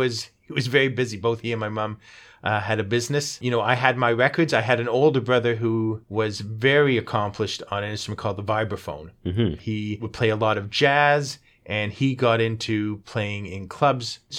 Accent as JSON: {"language": "English", "town": "North York", "region": "Ontario", "country": "Canada", "tie": "born or raised there", "said": "I grew up in North York."}